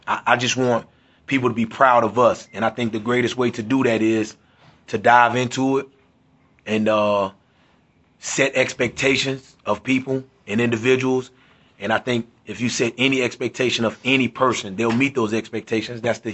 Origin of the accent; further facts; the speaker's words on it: Florida, United States; I'm not from Highland Springs. I'm from South Florida.